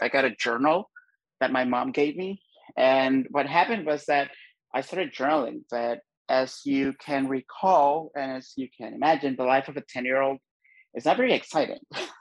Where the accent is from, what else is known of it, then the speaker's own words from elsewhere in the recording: Honduras; So I grew up in Honduras